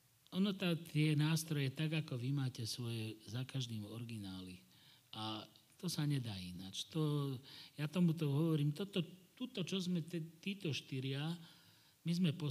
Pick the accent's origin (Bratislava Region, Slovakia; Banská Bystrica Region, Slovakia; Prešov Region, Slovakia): Bratislava Region, Slovakia; Bratislava; born there; Hoci som sa narodil v Bratislave, ale ja budem vždy vraviť, že som Kokavčan a pochádzam rodom z Kokavy, odtiaľ mám starých rodičov